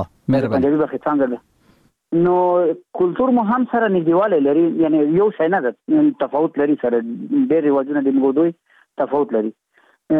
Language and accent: Pashto; Afghanistan; نو موږ د افغانستان یو، افغانان یو، موږ ته افغانستان خپل وطن ده.